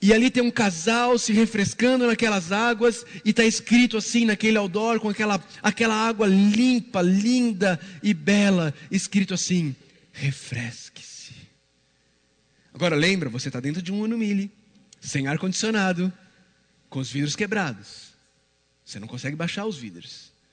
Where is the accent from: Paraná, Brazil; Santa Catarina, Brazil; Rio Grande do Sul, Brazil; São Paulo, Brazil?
São Paulo, Brazil; now in Caldas Novas, Brazil; Eu sou de São Paulo, mas eu moro em Caldas Novas, Goiás, tem 11 anos.